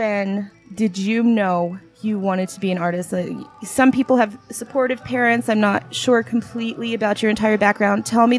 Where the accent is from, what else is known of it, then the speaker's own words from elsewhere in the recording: Pennsylvania, United States; moved away as an adult; now in Chino, United States; It's one of the reasons I came home from Pennsylvania. For those of you who don't know, I'm a Pennsylvania native, but I lived here before.